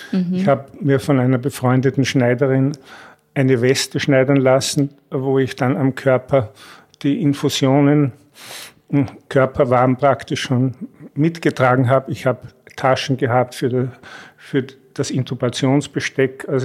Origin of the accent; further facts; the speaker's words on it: Kaprun, Salzburg, Austria; Ich bin aus Kaprun, ein Salzburger Pinzgauer.